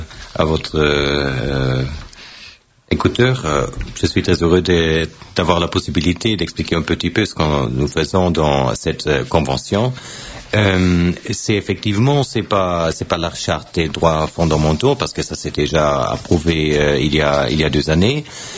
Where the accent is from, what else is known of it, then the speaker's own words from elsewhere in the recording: Bayreuth, Bavaria, Germany; Pour moi, je viens de Bayreuth, hein